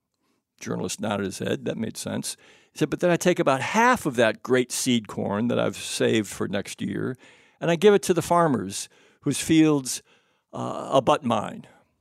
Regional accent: Country Club Hills, Illinois, United States; also born or lived in Mississippi; I was born in Mississippi, but I spent the years of about 5 to what, probably about 14, in a brand new little town called Country Club Hills. There were no country clubs and there were no hills. It was northern Illinois, about 60 miles southwest of Chicago.

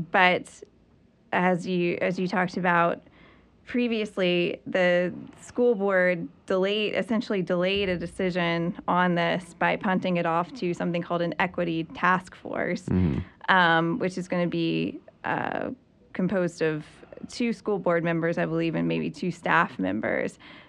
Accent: North Carolina, United States; You know, I grew up in Alamance County and my parents did too.

